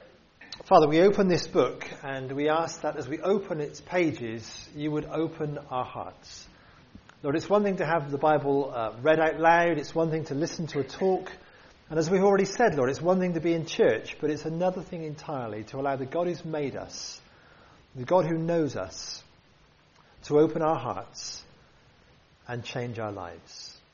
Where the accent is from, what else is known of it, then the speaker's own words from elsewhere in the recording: United Kingdom; So I'm not like this because I'm British